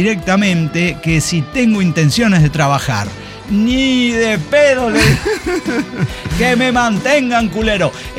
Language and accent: Spanish; Colombia; now in United States; el día que llegué a los Estados Unidos de Norteamérica, al pasar por inmigraciones, me hicieron las típicas preguntas de ¿y a qué vienes? ¿Y cuánto te quedas? ¿Y por qué eres colombiana?